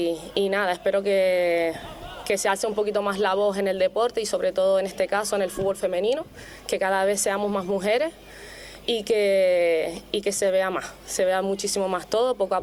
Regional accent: Puerto de la Cruz, Canary Islands, Spain; estar aquí en el Puerto de la Cruz, que es mi pueblo, al cual vivo y amo.

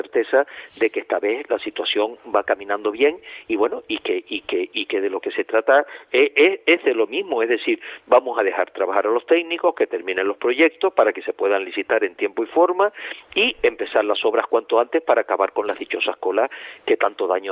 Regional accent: Canary Islands, Spain; Y nosotros como canarios lo que tenemos que es que trabajar todos juntos a favor de Canarias

